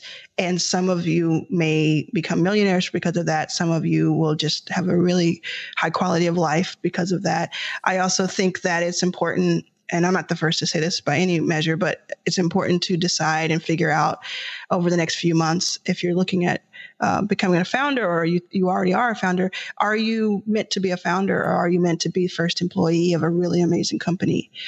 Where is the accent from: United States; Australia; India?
United States; Dallas, Texas; and then, you know, I was raised in Dallas, Texas.